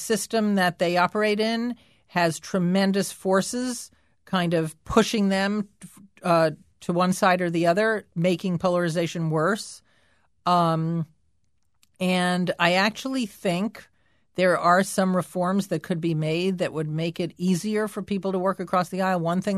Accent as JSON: {"language": "English", "town": "Washington", "region": "District of Columbia", "country": "United States", "said": "first of all, I come from the District of Columbia. I live in the District of Columbia where we don't have representation."}